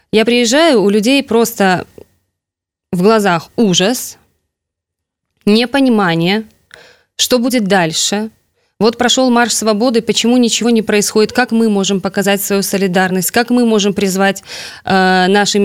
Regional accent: Nesvizh, Minsk Region, Belarus; now in Minsk, Belarus; Здесь я уже живу 15 лет. Ну, Нясвіж мой родной город, а в Минске я уже живу 15 лет.

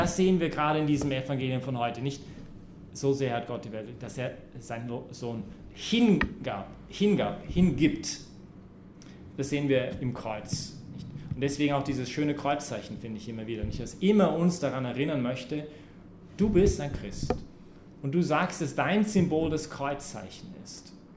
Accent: Canada; German is a second language; mich als Kanadier

